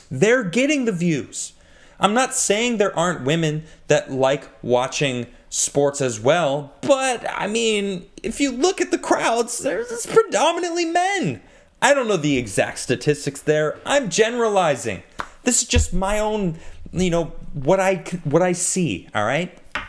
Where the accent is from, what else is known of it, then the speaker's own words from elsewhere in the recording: Chicago, Illinois, United States; I grew up in Chicago. I mean, I love the Bulls. Like, I grew up watching Jordan in my home team.